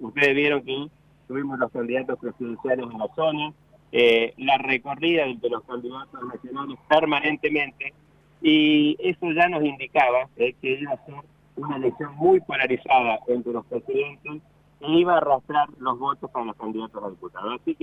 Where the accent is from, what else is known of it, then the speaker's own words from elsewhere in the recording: Argentina; nosotros somos argentinos por sobre todas las cosas.